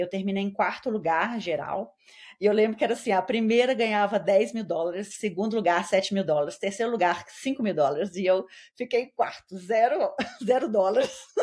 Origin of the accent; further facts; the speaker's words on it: Belo Horizonte, Minas Gerais, Brazil; Então, eu sou de Belo Horizonte, então vocês sabem, né, que BH é só montanha, né?